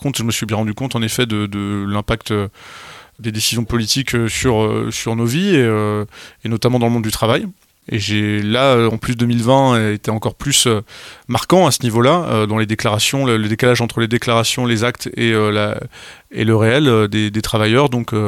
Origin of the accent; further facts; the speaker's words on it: Cholet, Pays de la Loire, France; j'ai grandi à Cholet, j'étais pas dans la pauvreté absolue